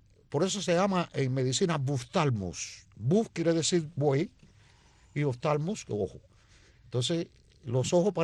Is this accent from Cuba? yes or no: yes; Cuba; como somos cubanos